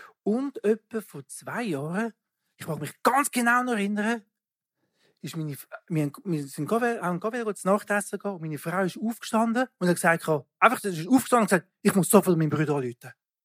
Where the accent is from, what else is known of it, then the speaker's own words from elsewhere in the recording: Switzerland; also born or lived in Togo; geboren in Togo. Mein Vater kommt von Togo. Meine Mutter war Schweizerin. Als ich ein Baby war, sind sie in die Schweiz gekommen. Also ich bin eigentlich in der Schweiz aufgewachsen.